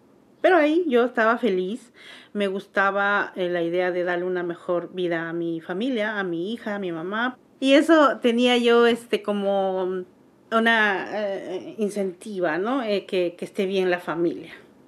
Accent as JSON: {"language": "Spanish", "country": "Peru", "said": "tengo 54 años. Y soy de Perú, en Sudamérica, un país muy hermoso."}